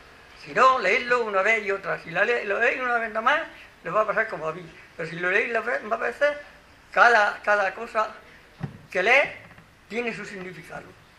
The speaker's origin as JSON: {"language": "Spanish", "country": "Spain", "said": "lo que somos los españoles"}